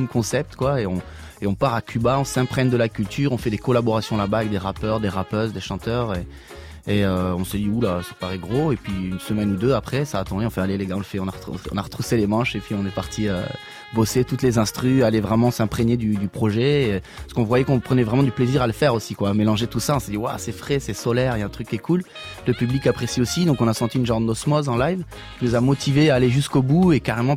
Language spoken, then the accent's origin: French; France; on vient de France.